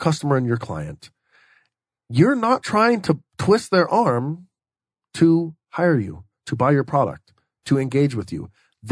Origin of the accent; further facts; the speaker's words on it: Texas, United States; well, I'm from Texas. I grew up in Texas, and Texans are known for being tall tale tellers and fish stories.